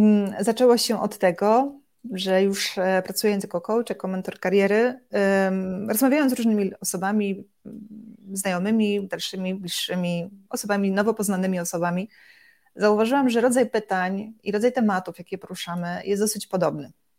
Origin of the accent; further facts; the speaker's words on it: Warsaw, Masovian Voivodeship, Poland; poruszałam się po mieście, jestem z Warszawy, po komunikacją miejską.